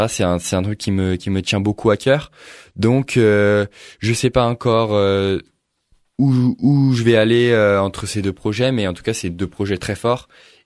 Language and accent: French; Montmorency, Île-de-France, France; born there; moi je suis né à Montmorency.